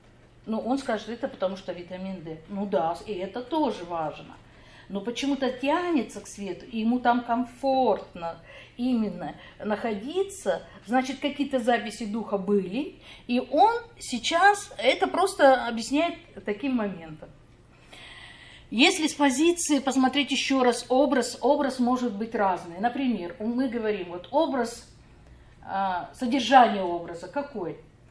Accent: Siberia, Russia; now in Saint Petersburg, Russia; Я в Санкт-Петербурге не родилась, я тоже приехала. Я приехала из Сибири.

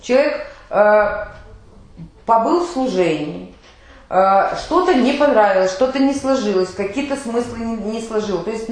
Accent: Odesa, Odesa Oblast, Ukraine; ну помните, да, что я из Одессы

